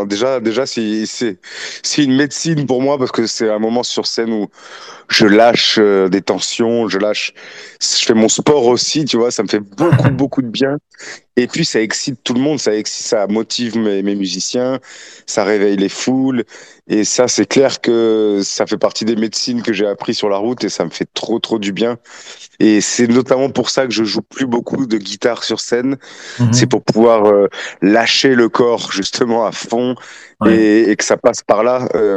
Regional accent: Toulouse, Occitanie, France; now in Marseille, France; Ouais, je suis toulousain, mais j'habite à Marseille depuis bientôt 3 ans.

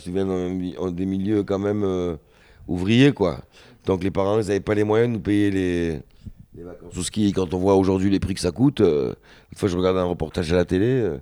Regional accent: Le Grau-du-Roi, Occitanie, France; J'ai grandi aussi au bord de la mer, donc j'ai grandi au Gros du Roi

